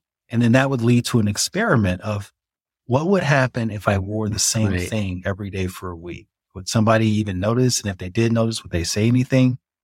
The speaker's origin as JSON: {"language": "English", "region": "Alabama", "country": "United States", "tie": "born or raised there", "said": "I grew up in Alabama where we would go to church every Sunday"}